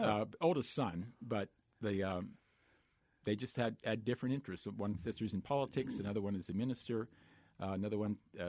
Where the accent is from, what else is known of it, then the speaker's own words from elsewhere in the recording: Council Bluffs, Iowa, United States; I grew up in Iowa, in Council Bluffs, Iowa, right.